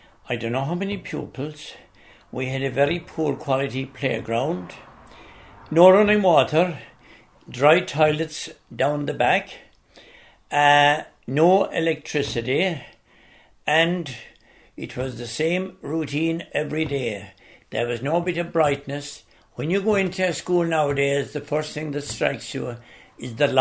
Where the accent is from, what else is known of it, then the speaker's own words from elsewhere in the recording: Firies, Munster, Ireland; now in Listry, Ireland; I was born in Fyries, but I now live in Listry. I have been living here since 1969